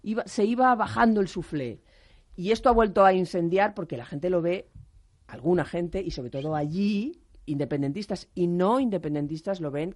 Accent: Catalonia, Spain; yo también soy catalana, no me gusta ver a esta gente en la cárcel.

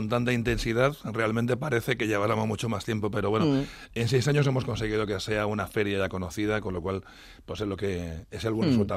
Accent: Madrid, Community of Madrid, Spain; yo vivía en Madrid, yo soy de Carabanchel Bajo, a toda honra

